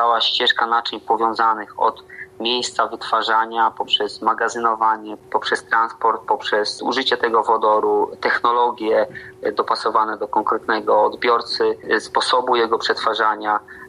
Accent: Subcarpathian Voivodeship, Poland; now in Warsaw, Poland; dzień funkcjonuję w Warszawie, spółka giełdowa też tutaj główne życie się odbywa, to rodzinnie pochodzę z Podkarpacia.

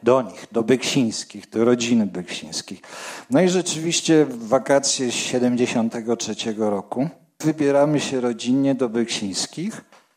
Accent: Kościan, Greater Poland Voivodeship, Poland; bo ja z Wielkopolski, z Kościana

